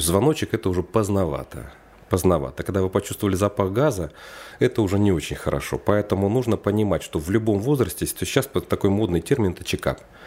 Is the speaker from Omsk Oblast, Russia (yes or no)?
yes; Omsk, Omsk Oblast, Russia; Это мой родной город Омск, где у меня свой частный кабинет